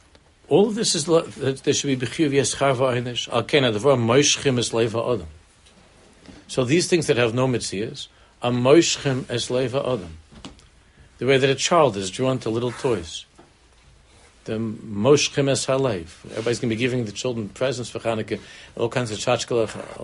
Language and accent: English; United States; I grew up in America and I was hoping to bump into some of my favorite characters or something.